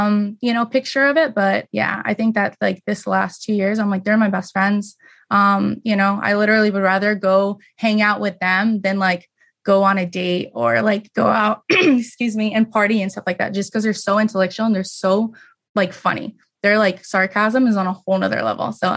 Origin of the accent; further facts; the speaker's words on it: Las Vegas, Nevada, United States; moved away; So definitely when I moved out of Vegas, I was born and raised in Vegas, you know, kind of grew up like super poor.